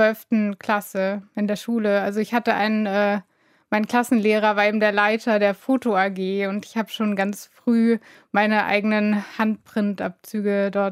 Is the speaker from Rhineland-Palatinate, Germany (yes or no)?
no; Kassel, Hesse, Germany; Und das genieße ich dann auch in meiner Heimatstadt, wenn dann mal so ein internationaler Trubel da ist.